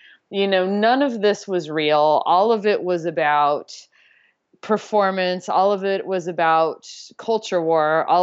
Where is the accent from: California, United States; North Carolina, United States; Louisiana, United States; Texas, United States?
Texas, United States; I am from West Texas, actually, originally.